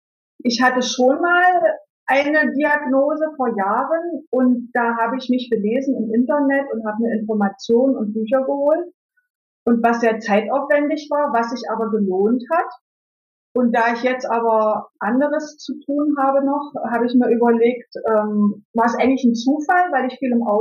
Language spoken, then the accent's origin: German; Dessau, Saxony-Anhalt, Germany; Ja, also ich komme aus dem Osten von Deutschland, aus Dessau. Ich bin 56 Jahre alt